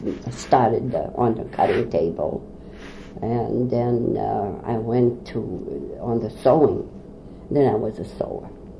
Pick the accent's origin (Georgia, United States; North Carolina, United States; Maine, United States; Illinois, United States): Maine, United States; Lewiston; I was born in Lewiston.